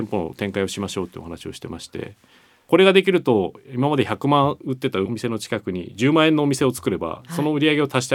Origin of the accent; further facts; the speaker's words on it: Utsunomiya, Tochigi, Japan; そうです、栃木の宇都宮なんですけど、